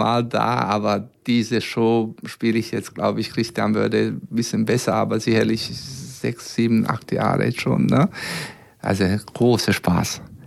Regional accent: Belgrade, Serbia; eine wirklich super Sängerin aus Belgrad, aus meine Heimat

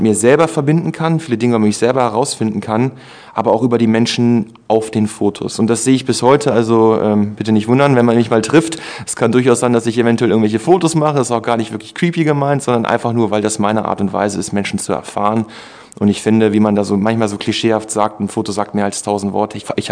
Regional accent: Hohenhameln, Lower Saxony, Germany; now in Braunschweig, Germany; gebürtiger Hannover, nie da gelebt. Ich bin aufgewachsen in Hohenhameln, bin zur Schule gegangen in Hildesheim, bin jetzt seit etwa anderthalb Jahren in Braunschweig.

